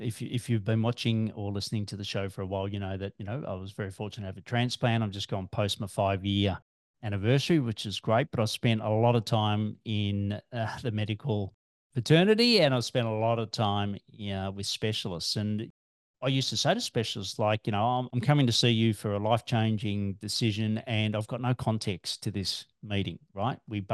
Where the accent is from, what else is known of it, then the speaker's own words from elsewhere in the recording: Australia; so Grant's from New Zealand, I'm from Australia, it just happens to be that way